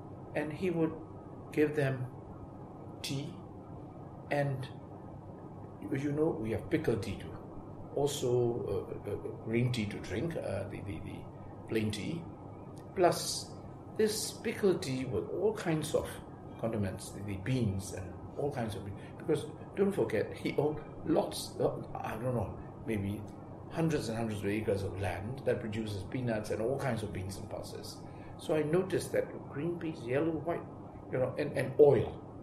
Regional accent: Sagaing Region, Myanmar; born there; English is a second language; I was born actually on September 11th, 1953, in a very small town called Miao in Zagain region, that is next to the Mandi region, something like 2 hours, or rather 1.5 hours drive from Mandalay

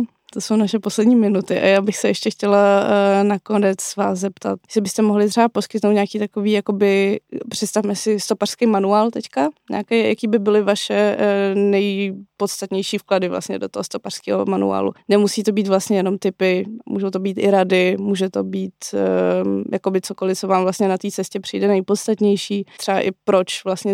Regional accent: Poland; Já třeba jsem původně z Polska

